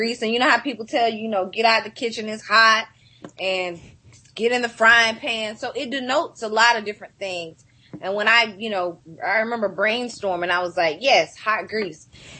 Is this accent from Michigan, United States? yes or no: no; Athens, Georgia, United States; moved away as an adult; also born or lived in Atlanta; now in New York, United States; Well, I was born and raised in Athens, Georgia, a fourth generation Athenian. A lot of people may know Athens because of the University of Georgia.